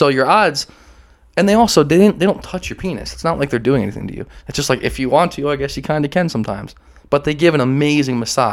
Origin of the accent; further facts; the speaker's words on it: Perth Amboy, New Jersey, United States; I grew up in Perth Amboy, New Jersey.